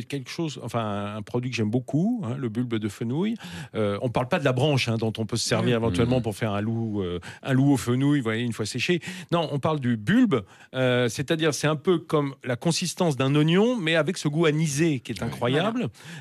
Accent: France

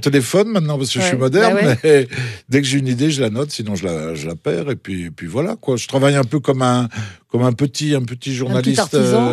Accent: Sarcelles, Île-de-France, France; born there; Je suis né à Sarcelles.

